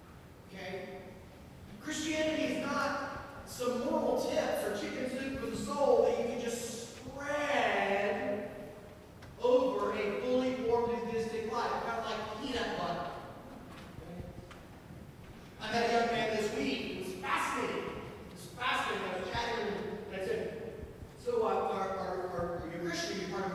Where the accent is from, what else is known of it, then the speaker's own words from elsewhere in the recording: Ohio, United States; And I know it's really it's that I'm American and I'm from Ohio, white, middle class suburban.